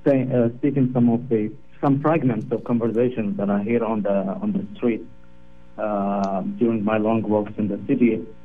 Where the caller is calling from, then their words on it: Baghdad, Baghdad Governorate, Iraq; I'm calling from Baghdad.